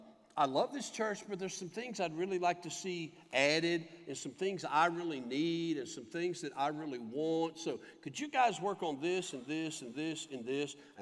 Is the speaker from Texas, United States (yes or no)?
yes; Dallas, Texas, United States; also born or lived in South Florida, United States; now in Kansas City, United States; I grew up in around the Dallas area, so I've been a Cowboy fan for life. I spent 21 years in South Florida.